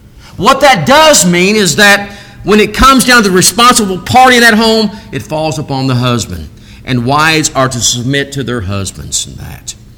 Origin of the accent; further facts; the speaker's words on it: Illinois, United States; Growing up in Central Illinois, I grew up next to an Air Force base, Chanute Air Force Base